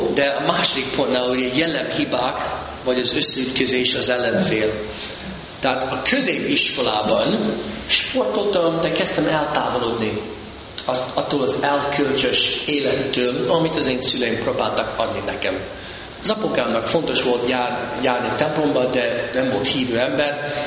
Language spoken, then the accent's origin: Hungarian; St. Louis, Missouri, United States; St. Louis, Missouri. Ott nőttem fel. Magyar katolikus szülő, és a St. Louis egy katolikus város, nagyon sok katolikusok vannak.